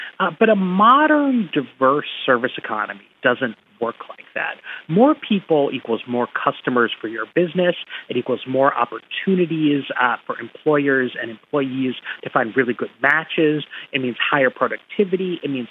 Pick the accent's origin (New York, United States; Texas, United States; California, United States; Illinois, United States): New York, United States; now in Washington, United States; So I live in Washington, D.C. I went to college in Boston. I grew up in New York.